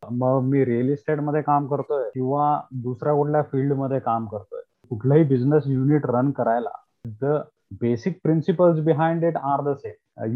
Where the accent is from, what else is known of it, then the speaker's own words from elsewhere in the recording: Pimpri, Maharashtra, India; also born or lived in Pune; मी मूळ पुण्याचा आहे पण नंतर आम्ही बाबा जॉबसाठी वगैरे इथे पिंपरीला मूव्ह झालो. शाळा माझी पिंपरीमध्ये होती. मी टाटा मोटर्स विद्यानिकेतन स्कूल मध्ये माझं एज्युकेशन झालं कारण बाबा टेल्कोला कामाला होते. इथे 2003 मध्ये आलो.